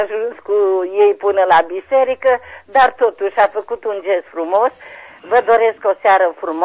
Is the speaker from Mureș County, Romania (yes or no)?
yes; Mureș County, Romania; din Mureș